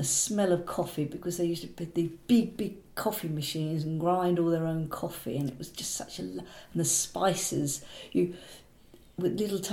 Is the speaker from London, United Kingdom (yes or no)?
no; Maldon, East of England, United Kingdom; growing up in Maldon